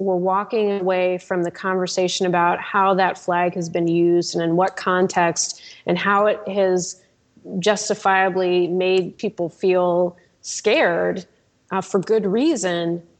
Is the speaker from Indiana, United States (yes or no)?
yes; Goshen, Indiana, United States; Again, that's affected my hometown, Goshen, Indiana.